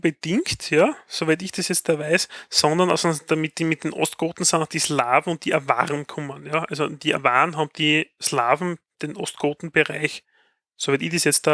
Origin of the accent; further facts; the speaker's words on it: Austria; accent: Austrian; Ich spreche Österreichisch und nicht Deutsch